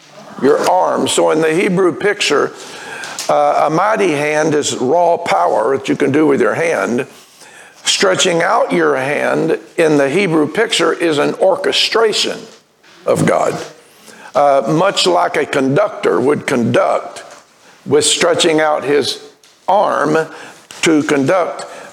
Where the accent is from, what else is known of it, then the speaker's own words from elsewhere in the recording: Arkansas, United States; I grew up in Arkansas, and I tell you, gnats are demonic